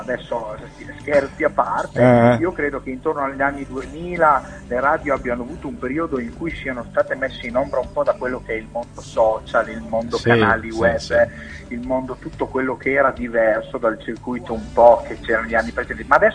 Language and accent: Italian; Castelnovo ne' Monti, Emilia-Romagna, Italy; voglio partire dal mio paese da dove vengo, che quindi io sono reggiano, di Castelnuovo Monti